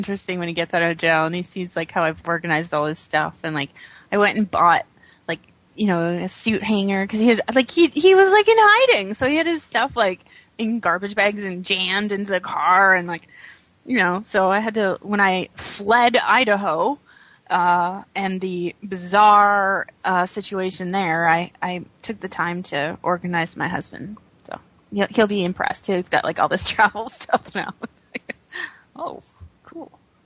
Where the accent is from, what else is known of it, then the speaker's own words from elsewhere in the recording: Canada; I've never been to New York, so bear with me, and I'm Canadian.